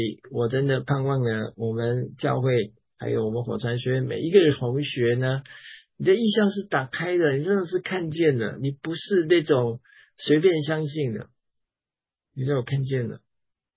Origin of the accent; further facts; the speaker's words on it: Taiwan; now in United States; 我生在台湾，长在台湾，所以我这次从美国呢就回到台湾，享受这个家乡的温暖